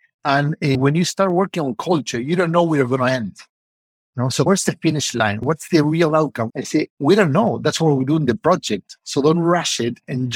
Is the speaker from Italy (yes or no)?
no; Argentina; also born or lived in Los Angeles / New York; now in Chicago, United States; I'm originally from Argentina, and I've been living in the States for, I lost count, because now I'm in Chicago and lived in Los Angeles, and before that, like 5 years in New York.